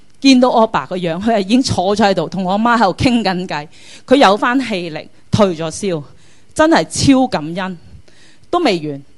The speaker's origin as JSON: {"language": "Cantonese", "town": "Chaozhou", "region": "Guangdong", "country": "China", "said": "我哋潮州人嚟嘅"}